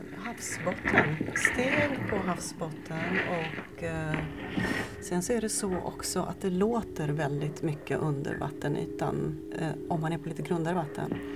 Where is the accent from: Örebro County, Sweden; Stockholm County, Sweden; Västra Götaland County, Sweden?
Västra Götaland County, Sweden; Där jag kommer ifrån, från Västergötland, där har jag alla mina somrar.